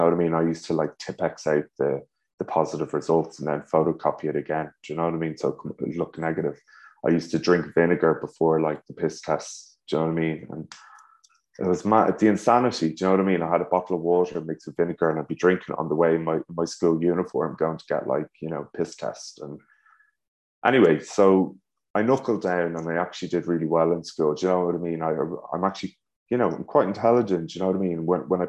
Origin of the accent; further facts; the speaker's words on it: Dublin, Leinster, Ireland; But you know, growing up in Dublin, with the lads, you know